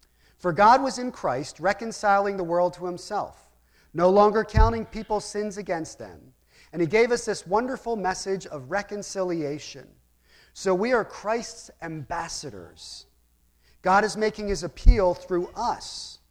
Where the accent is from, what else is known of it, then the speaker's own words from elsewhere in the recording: Philadelphia, Pennsylvania, United States; Now, you have to understand, I'm from Philadelphia.